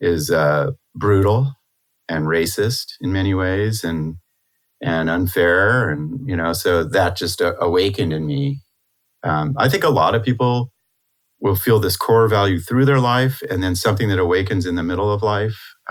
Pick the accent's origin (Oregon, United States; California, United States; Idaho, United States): California, United States; also born or lived in Mexico; I was born in Mexico in a little clinic in 1961, which is unusual, as was my brother. And then You know, we moved to Southern California, and until I was 10